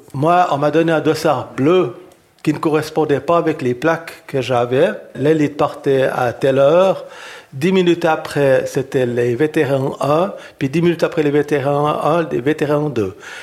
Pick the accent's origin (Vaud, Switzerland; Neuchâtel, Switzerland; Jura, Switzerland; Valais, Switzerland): Vaud, Switzerland; Payerne; born there; Et en 1965, je suis revenu à Payerne, donc je suis né à Payerne